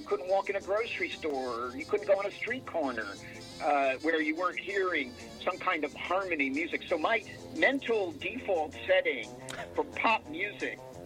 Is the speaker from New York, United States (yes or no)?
yes; New York City, New York, United States; I grew up in New York City, okay, the Upper West Side.